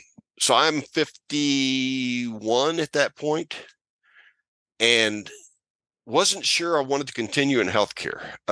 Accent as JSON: {"language": "English", "town": "St. Louis", "region": "Missouri", "country": "United States", "tie": "born or raised there", "said": "So I grew up in St. Louis."}